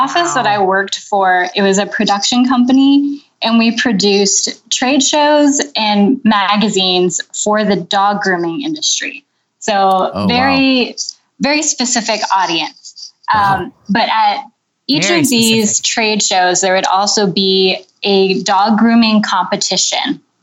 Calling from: Mechanicsburg, Pennsylvania, United States; I'm calling you from Mechanicsburg, Pennsylvania.

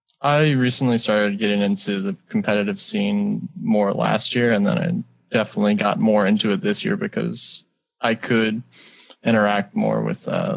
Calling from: Dallas, Texas, United States; I'm calling from Dallas.

